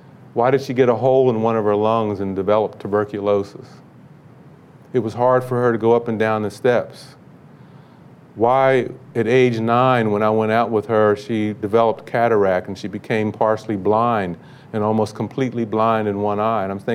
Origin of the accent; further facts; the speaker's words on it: Baltimore, Maryland, United States; So when people kept asking me about Baltimore, since I'm from Baltimore